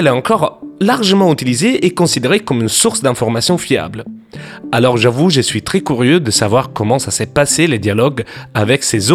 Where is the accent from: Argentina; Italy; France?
Italy; Vous le savez, je suis italien, et en Italie, il y a encore un service de télétexte qui fonctionne.